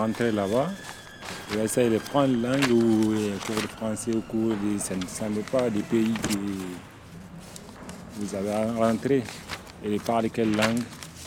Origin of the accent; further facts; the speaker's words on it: Senegal; French is a second language; now in Spain; Moi, je viens du Sénégal, je l'ai pris en bâton jusqu'à ici, en Espagne.